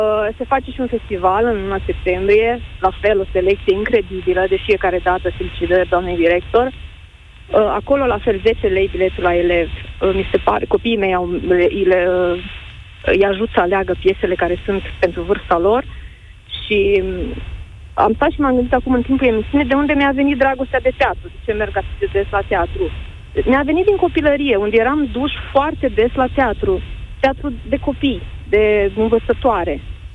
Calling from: Piatra Neamț, Neamț County, Romania; Eu vă sunt din Piatra Neamț

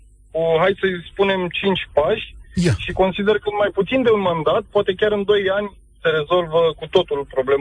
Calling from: Bucharest, Romania; Vă sunt din București.

